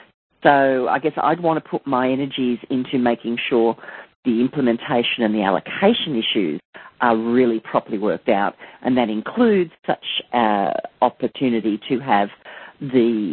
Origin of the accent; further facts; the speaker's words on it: Australia; bad language, not English, but hey, I'm an Australian.